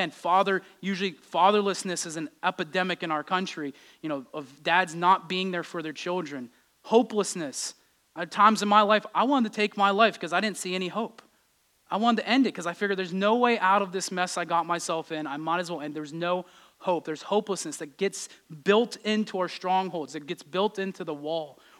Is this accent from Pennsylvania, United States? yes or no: yes; Pittsburgh, Pennsylvania, United States; I grew up in Pittsburgh. Everybody does the same things.